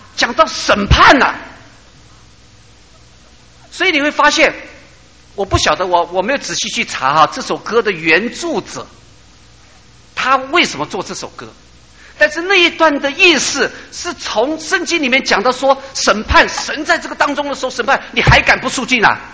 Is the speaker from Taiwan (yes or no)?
yes; Taiwan; 弟兄姐妹啊，我们从台湾来的好像也有这个问题啊